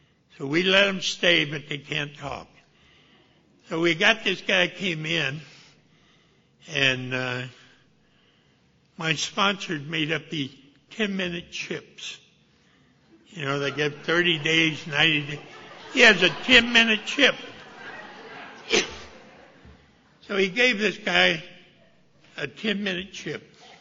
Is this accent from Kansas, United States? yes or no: no; Graham, Texas, United States; born there; You know, I'm a Texan, too. I was born up in Graham.